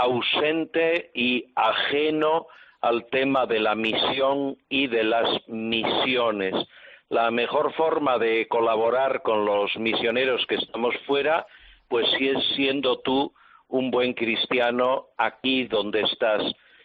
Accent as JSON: {"language": "Spanish", "town": "Ourense", "region": "Galicia", "country": "Spain", "tie": "born or raised there", "lives_now": "Riobamba, Ecuador", "said": "resulta que de mi pueblo, de mi ciudad, de Orense, en este momento tenemos más de 150 misioneros por todo el mundo, de Orense."}